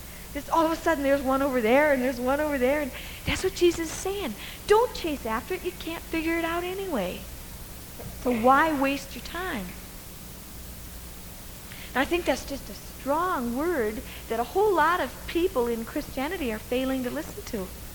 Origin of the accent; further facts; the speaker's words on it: Midwest, United States; I grew up in the Midwest. Some of you are from the Midwest.